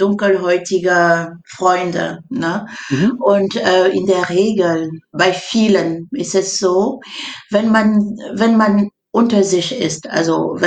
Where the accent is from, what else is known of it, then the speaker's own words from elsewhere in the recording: Cameroon; Ich komme aus Kamerun.